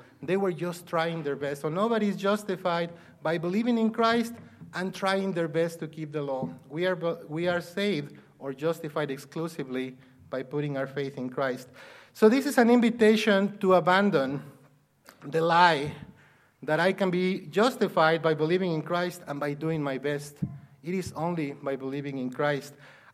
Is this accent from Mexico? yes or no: yes; Mexico; When I was growing up in Mexico, in the Catholic Church, they also always taught us that justification was to be made righteous